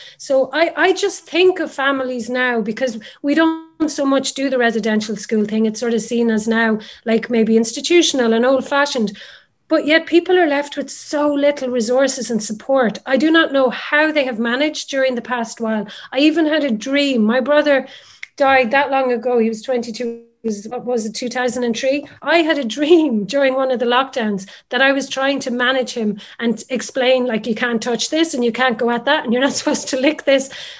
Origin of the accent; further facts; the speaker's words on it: Nenagh, Munster, Ireland; I grew up in Nina and Tipperary